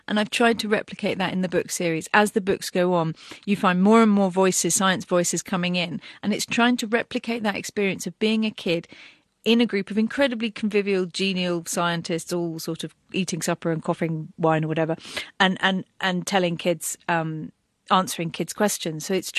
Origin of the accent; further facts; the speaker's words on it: Cambridge, East of England, United Kingdom; and so I grew up in Cambridge, which is very beautiful and very, obviously, very distinguished.